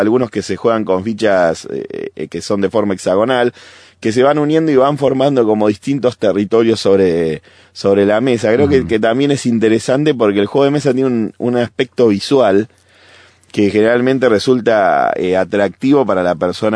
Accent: Argentina; Yo soy argentino, un país típicamente de campo

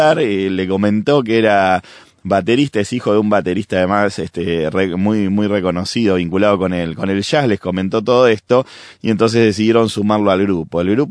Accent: Argentina; Los que somos argentinos lo sabemos bien, los que vienen a visitarnos lo descubren muy rápidamente

